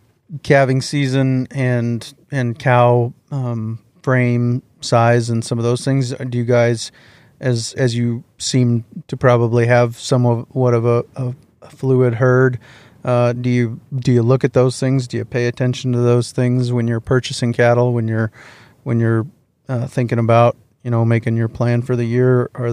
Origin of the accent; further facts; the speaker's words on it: South Dakota, United States; I grew up here in Western South Dakota